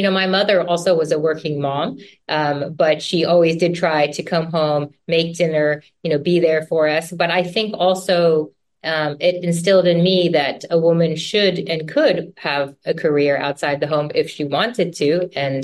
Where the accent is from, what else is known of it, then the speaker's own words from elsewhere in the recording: Midwest, United States; my parents were from a different country, but I grew up in the Midwest in the US.